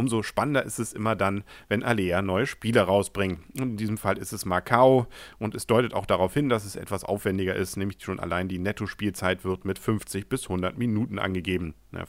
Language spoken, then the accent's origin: German; Schleswig-Holstein, Germany; für mich als Schleswig-Holsteiner natürlich spannend, dass es bei DLP Games ein Spiel gibt, das sich um Lübeck dreht.